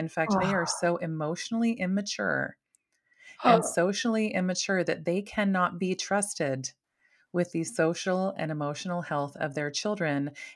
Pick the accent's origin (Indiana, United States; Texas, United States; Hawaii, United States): Hawaii, United States; Maui; I'm from Maui. I assumed everyone did.